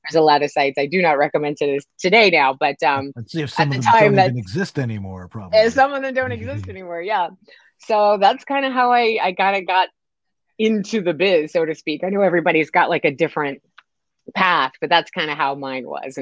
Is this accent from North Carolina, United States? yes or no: no; Houma, Louisiana, United States; I am from a little town called Houma, Louisiana, which is about 45 minutes west of New Orleans.